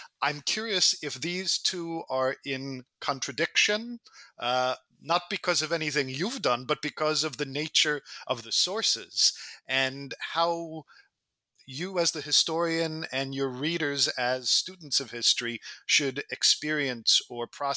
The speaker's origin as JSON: {"language": "English", "country": "United States", "tie": "born or raised there", "said": "And so I grew up in the United States. I had to read parts of Primo Levi actually in high school."}